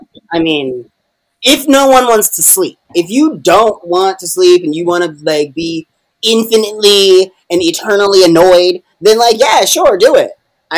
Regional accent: New York, United States; I'm a New Yorker. I can totally do it.

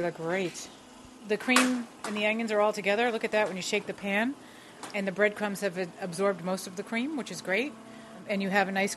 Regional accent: Boston, Massachusetts, United States; I grew up in South Boston, the Mary Ellen McCormick Housing Project.

